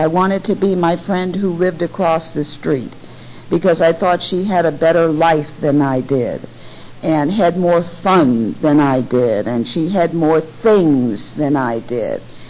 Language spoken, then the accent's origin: English; Chicago, Illinois, United States; moved away as an adult; also born or lived in New York City, United States; Indeed, I was born and raised in Chicago and left here really after I graduated from high school to go on to New York to school, and stayed there pretty much from that time.